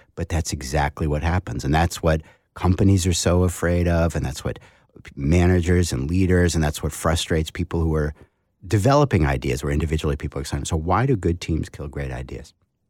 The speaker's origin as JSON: {"language": "English", "region": "New England", "country": "United States", "said": "that's a rhetorical question because I come from New England"}